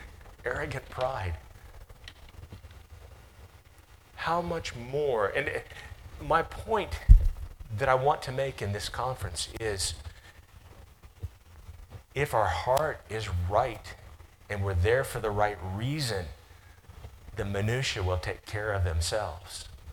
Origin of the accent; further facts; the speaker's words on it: West Virginia, United States; I'm from West Virginia, but I don't have a Southern accent per se. People around here, they say that I'm a Yankee because I don't sound like I'm Southern.